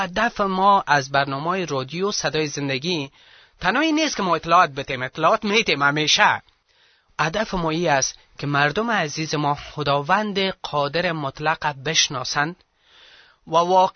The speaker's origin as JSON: {"language": "Persian", "country": "Afghanistan", "said": "خود ما که افغان هستیم شکر پیرو عیسی مسیح هستیم"}